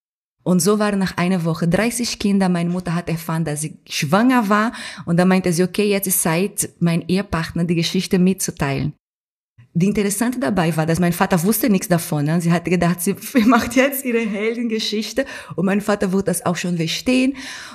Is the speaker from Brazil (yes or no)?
yes; Pernambuco, Brazil; German is a second language; now in Germany; Obwohl da in Schusslinien bzw. Linha do Tiro, wo ich aufgewachsen bin, in der Favela, keine Schule, kein Krankenhaus, keine Müll abgeholt wurde und keine Polizeistation gab's